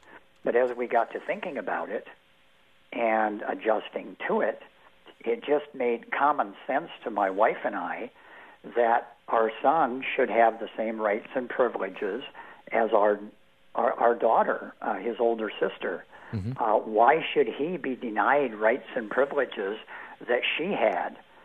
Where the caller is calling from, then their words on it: Donahue, Iowa, United States; I'm calling from Donahue.